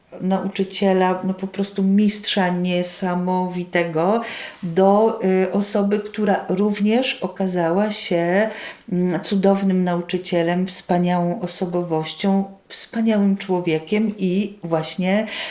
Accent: Świętokrzyskie Voivodeship, Poland; Urodziłam się i wychowałam w bardzo tradycyjnej rodzinie, kompletnie osadzonej bardzo mocno w tradycjach tej części Kielecczyzny po sąsiedzku z Małopolską, więc to już trochę taki też miks kielecko-galicyjski.

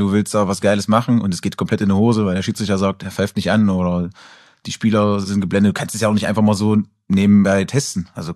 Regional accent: Wernigerode, Saxony-Anhalt, Germany; born there; Ich bin in Wernigerode geboren, ja.

